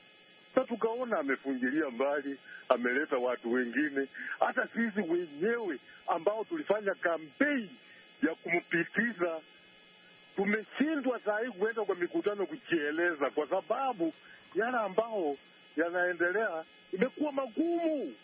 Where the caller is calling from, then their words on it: Sango, Bungoma County, Kenya; natoka eneo linaitwa Sango karibu na mji wa Bungoma County.